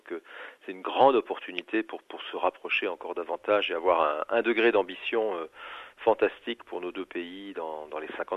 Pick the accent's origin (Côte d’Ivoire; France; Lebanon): France; Cherbourg, Normandy; je suis originaire de la ville de Cherbourg, où sont les chantiers navals français de CNS